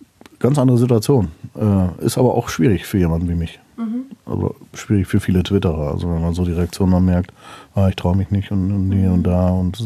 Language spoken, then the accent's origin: German; North Rhine-Westphalia, Germany; da bin ich typischer Westfale